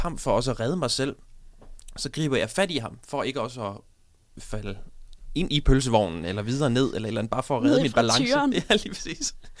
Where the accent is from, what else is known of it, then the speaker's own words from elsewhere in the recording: Randers, Central Denmark Region, Denmark; Jeg er jo født og opvokset i Randers, som sagt, og jeg startede med at lave stand-up, mens jeg stadigvæk boede hjemme.